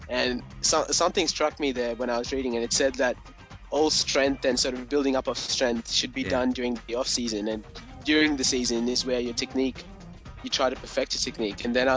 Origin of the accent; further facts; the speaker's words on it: Australia; from Australia.